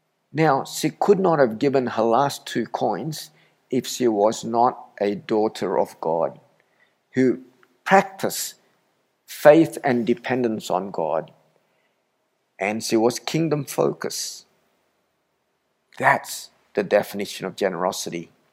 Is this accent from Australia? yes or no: yes; Australia; Hey, I'm an Australian